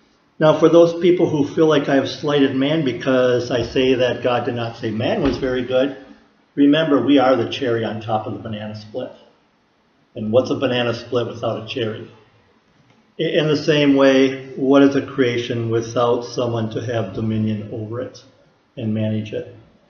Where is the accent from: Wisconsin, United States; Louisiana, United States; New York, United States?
Wisconsin, United States; Nekoosa; When I was young growing up in Nakusa, we didn't travel much as a family. My whole world was pretty much Nakusa, Port Edwards, Wisconsin Rapids. The three towns ran together into each other on the Wisconsin River.